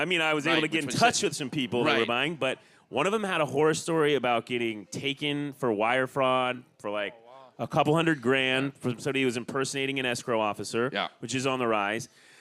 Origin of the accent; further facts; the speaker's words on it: Idaho, United States; I'm from Idaho, a really tiny town in Idaho.